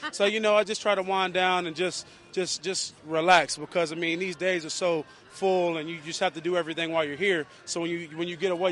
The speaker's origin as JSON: {"language": "English", "town": "Charlotte", "region": "North Carolina", "country": "United States", "said": "well, I'm from Charlotte, of course. Everybody knows that. It's near and dear to my heart."}